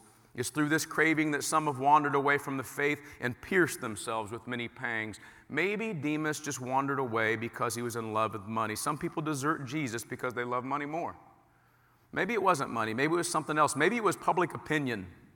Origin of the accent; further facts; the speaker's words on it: Indianapolis, Indiana, United States; I grew up very poor. You guys know this. I grew up in Indianapolis, and we were poor.